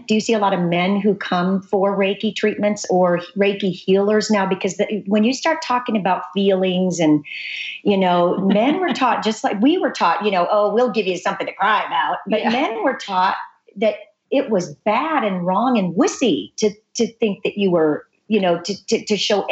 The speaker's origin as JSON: {"language": "English", "town": "Albuquerque", "region": "New Mexico", "country": "United States", "said": "I'm from Albuquerque, New Mexico, as most of you all know"}